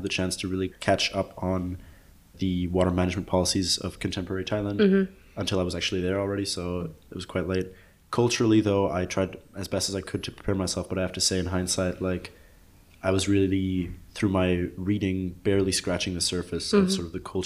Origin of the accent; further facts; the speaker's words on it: Berlin, Germany; I'm from Berlin. I thought I knew what big cities were